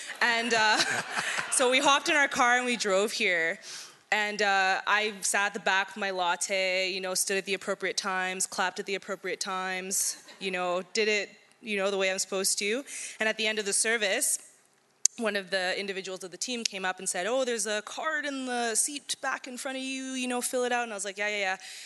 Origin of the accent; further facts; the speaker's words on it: Calgary, Alberta, Canada; So I grew up in a Christian household. I'm originally from Calgary. My parents were both involved in Christianity, involved in church